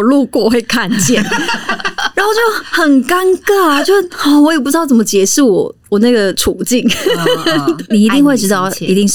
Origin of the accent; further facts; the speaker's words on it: Nantou County, Taiwan; 而且因为我们是南投人，